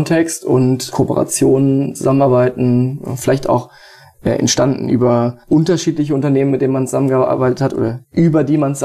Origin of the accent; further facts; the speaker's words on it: Wiesbaden, Hesse, Germany; Aus Wiesbaden.